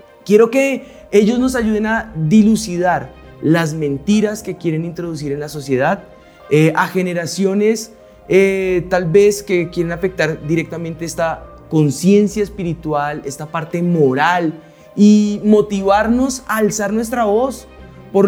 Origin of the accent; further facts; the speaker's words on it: Colombia; un tema que todos nosotros como colombianos